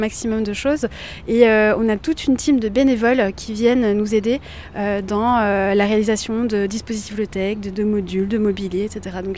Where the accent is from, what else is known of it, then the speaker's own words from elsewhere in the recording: Belgium; donc je suis belge